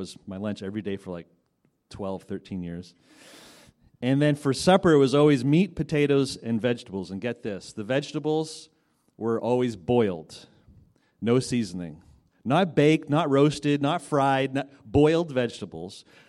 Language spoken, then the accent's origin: English; Montreal, Quebec, Canada; I'm from Montreal. Anyone ever been to Montreal before? Some people, yes. I'm from Montreal. We love to eat, too.